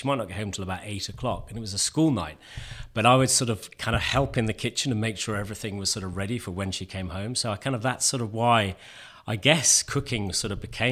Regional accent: Hampton Court, London, United Kingdom; I grew up in Hampton Court

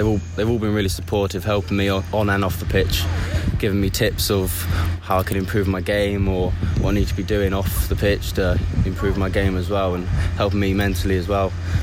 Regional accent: South West England, United Kingdom; Yeah, well, I'm from back from Devon, so it's kind of been a long journey up till here. But I started off at Plymouth.

